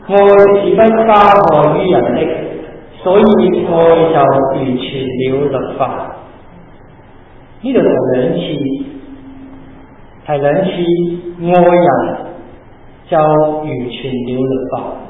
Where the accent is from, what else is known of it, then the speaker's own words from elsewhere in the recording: Hong Kong; 甚至可能我们香港人更加明白一件事